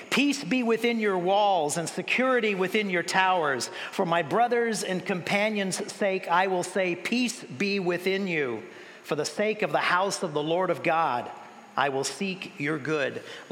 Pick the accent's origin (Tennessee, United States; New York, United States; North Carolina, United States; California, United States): California, United States; I grew up in, my Jackie and I both, we grew up in Southern California.